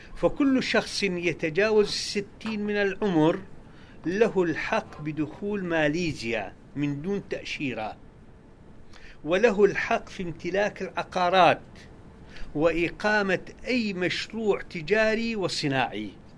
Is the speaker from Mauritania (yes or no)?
no; Iraq; عندنا في العراق النهر هذه كلها مزابل